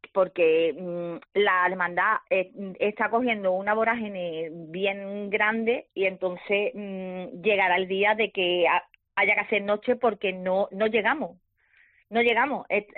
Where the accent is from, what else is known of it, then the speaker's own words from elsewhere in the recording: Huelva, Andalusia, Spain; Por ejemplo, yo no soy de Lepe es mi madre. ¿Sabes? Yo soy de aquí de la capital.